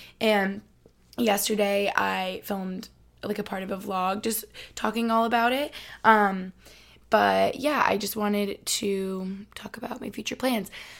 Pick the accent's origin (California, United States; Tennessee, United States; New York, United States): New York, United States; Albany; because he's from Cape Cod, I'm from Albany.